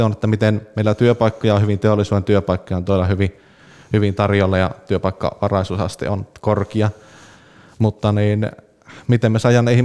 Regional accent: Ylivieska, North Ostrobothnia, Finland; Joo, Ylivieskastahan mä oon kotoisin, ja en kauas ole muuttanut

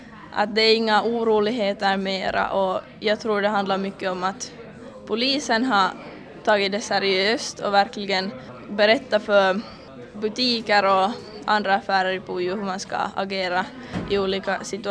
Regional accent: Raseborg, Uusimaa, Finland; och jag kommer då från Raseborg, bor i Pujo själv. Jag är 16 år och studerar första året här i Karis Billnäs gymnasium.

